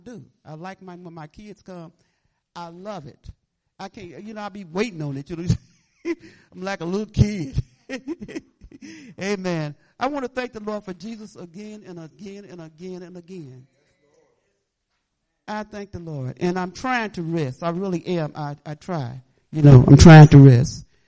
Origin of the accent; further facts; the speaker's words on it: Michigan, United States; born there; I know my mom lived in Detroit. I was born in Michigan, and she lived in Detroit